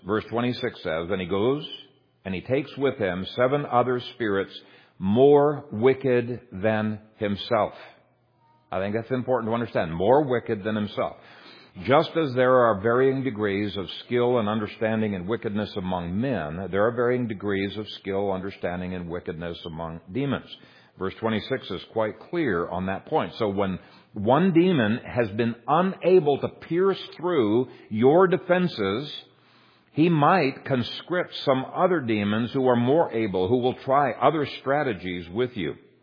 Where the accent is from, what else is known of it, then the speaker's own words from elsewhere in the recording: Ethiopia; I grew up in Ethiopia in an animistic province where people were under enormous bondage to demons.